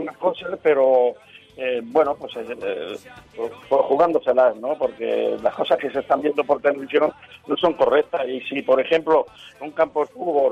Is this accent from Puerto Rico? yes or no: no; Castilla-La Mancha, Spain; como yo soy manchego y tiene un mensaje bonito también